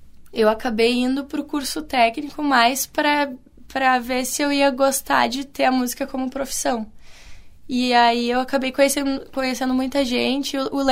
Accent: Novo Hamburgo, Rio Grande do Sul, Brazil; Sim, eu sou de Novo Hamburgo.

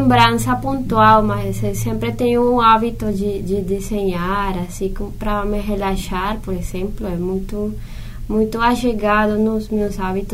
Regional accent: Cali, Valle del Cauca, Colombia; Portuguese is a second language; moved away as an adult; Sim, foi aí, até os 25 anos, até pouco tempo que eu vivi, morei em Cali.

